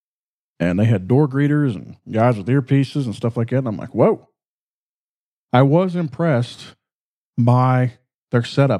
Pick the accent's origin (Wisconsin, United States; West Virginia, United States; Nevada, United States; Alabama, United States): West Virginia, United States; I'm from West Virginia.